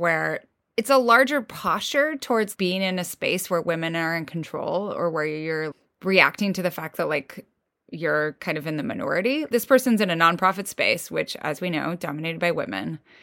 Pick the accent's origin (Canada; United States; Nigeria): United States; Midwest; I'm from the Midwest, sort of.